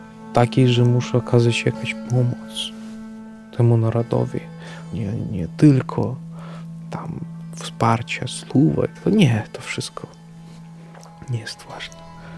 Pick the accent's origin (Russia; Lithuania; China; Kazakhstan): Russia; now in Poland; jestem z Rosji, że pochodzę z Rosji, że mam to obywatelstwo.